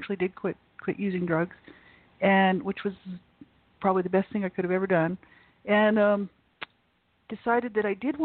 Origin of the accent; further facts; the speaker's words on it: Albuquerque, New Mexico, United States; born there; Yeah, I was born in Albuquerque, so I was born in the city there.